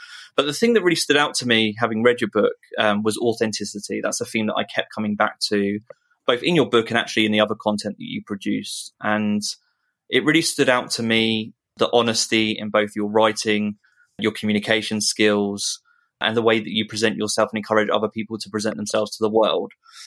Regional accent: United Kingdom; Yeah, to pronounce mom in being British is really difficult. So it's kind of wrapping my mouth around that word is really tough.

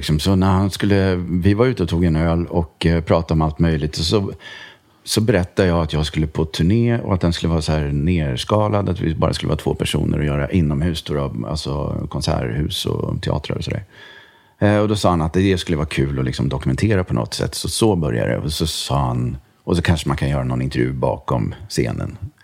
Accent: Linköping, Östergötland, Sweden; Ja, vi är från Linköping båda två, kan man ju säga. Då. Även om det inte hörs så himla mycket.

